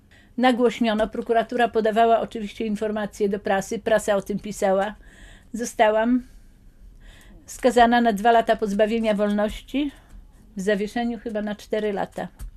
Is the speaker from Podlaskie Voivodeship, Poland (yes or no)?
yes; Białystok, Podlaskie Voivodeship, Poland; Ja jestem Białostoczanką, rodowitą Białostoczanką. Tutaj się urodziłam i tu jestem z tym miejscem bardzo związana i ja po prostu Białystok kocham.